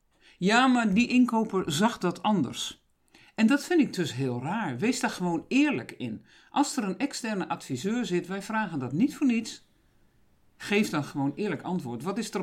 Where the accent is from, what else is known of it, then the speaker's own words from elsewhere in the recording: Groningen, Netherlands; daar ben ik misschien te nuchter voor als Groningse.